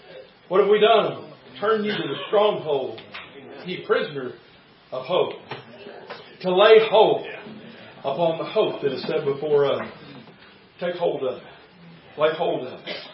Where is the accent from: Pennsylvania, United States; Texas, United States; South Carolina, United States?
Texas, United States; Houston; The house I grew up in on Tanny Hill in Houston, it had a front porch.